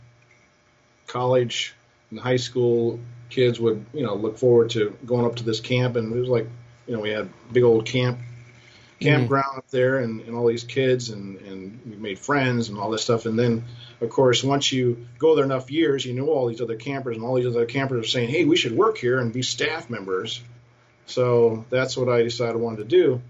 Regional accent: San Diego, California, United States; of course, I grew up in San Diego, California, mm-hmm. and we moved there in the mid-70s

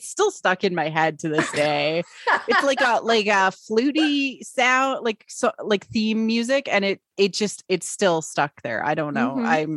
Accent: Canada; I'm Canadian. I have to like say like four sorries.

